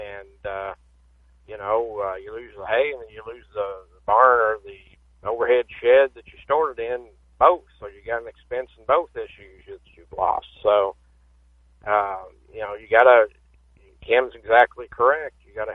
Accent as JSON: {"language": "English", "region": "Illinois", "country": "United States", "tie": "born or raised there", "said": "somebody that's planted where I grew up in Illinois."}